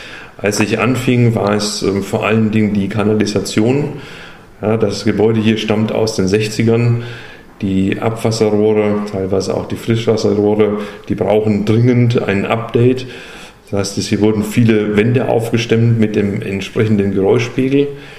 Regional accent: Bamberg, Bavaria, Germany; born there; ganz ursprünglich komme ich aus der schönen Domstadt Bamberg. Also auf jeden Fall wurde ich dort geboren. Aufgewachsen bin ich in einem kleinen Ort knapp daneben. Meine Großeltern hatten da einen landwirtschaftlichen Betrieb

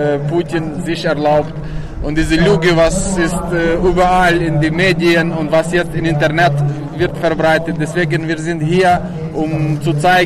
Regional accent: Ukraine; German is a second language; now in Germany; Aber mein Herz blutet, als er sieht, was passiert jetzt in meinem Heimatland und wie wird die friedliche Leute bombardiert

